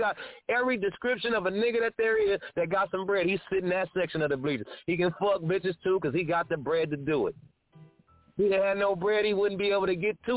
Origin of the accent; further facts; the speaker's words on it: California, United States; Like, I grew up in California. I'm around the lowriders and all